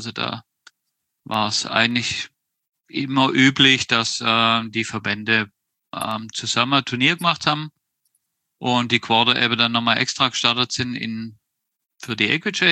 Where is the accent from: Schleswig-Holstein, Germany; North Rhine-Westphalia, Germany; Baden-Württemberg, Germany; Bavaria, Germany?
Baden-Württemberg, Germany; Stuttgart; born there; Also ich bin 77 in Stuttgart geboren